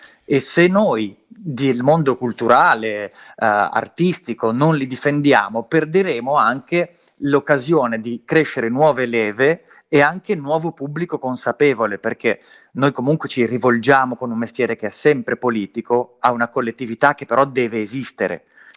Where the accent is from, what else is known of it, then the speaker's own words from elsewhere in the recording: Genoa, Liguria, Italy; now in Milan, Italy; Io sono un genovese arrivato a Milano, nella metropoli costosa, poi col background di tirchieria genovese che si racconta